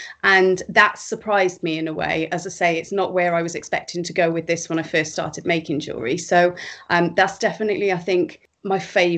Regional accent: Cardiff, Wales, United Kingdom; now in Northamptonshire, United Kingdom; I'm originally from Cardiff, and I now live in Northamptonshire with my husband.

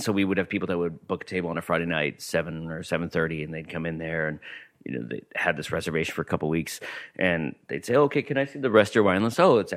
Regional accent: Winnipeg, Manitoba, Canada; moved away as an adult; now in Vancouver, Canada; I grew up in Winnipeg.

